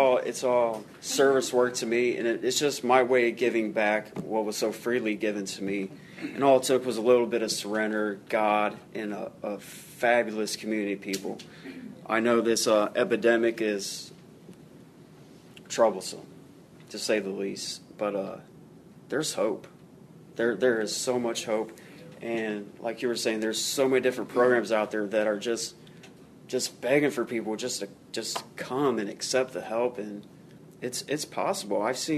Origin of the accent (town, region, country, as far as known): Lima, Ohio, United States; now in Dayton, United States